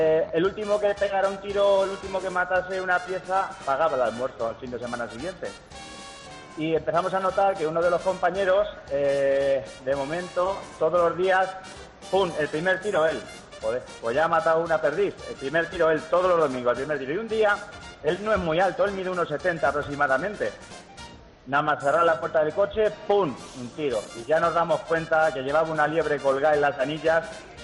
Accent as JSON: {"language": "Spanish", "town": "Valdepeñas", "region": "Castilla-La Mancha", "country": "Spain", "said": "yo soy de Valdepeñas, cazamos en un coto de Valdepeñas y somos un grupo de cuatro amigos."}